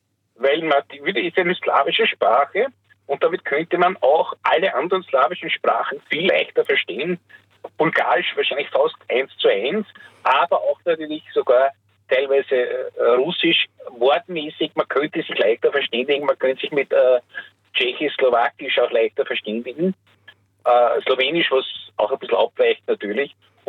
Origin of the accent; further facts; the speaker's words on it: Vienna, Austria; born there; ich bin 1958 geboren in Wien und meine Eltern waren beide stammen aus Kroatien in burgenländischen Ortschaften.